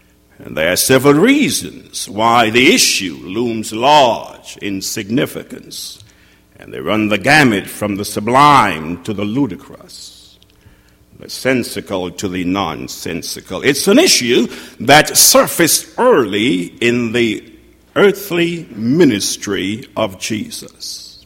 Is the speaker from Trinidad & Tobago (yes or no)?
yes; Trinidad & Tobago; born there; I was born in Trinidad, the Caribbean island of Trinidad, in a little village outside of Port of Spain, the capital of the Twin Island Republic of Trinidad and Tobago.